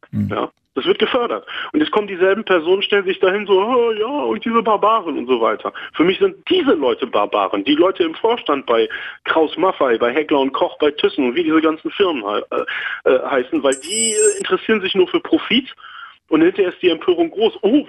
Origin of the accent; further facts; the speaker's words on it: Germany; born there; Ich habe eine palästinensische Herkunft und ich kenne die Verhältnisse da vor Ort und ich bin halt in Deutschland geboren, an der Nordseeküste.